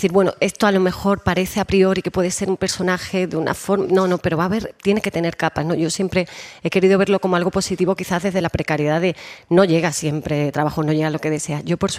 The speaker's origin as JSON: {"language": "Spanish", "region": "Andalusia", "country": "Spain", "said": "trabajando aquí en Andalucía, que he tenido mucho la suerte que los últimos trabajos han sido aquí en mi tierra."}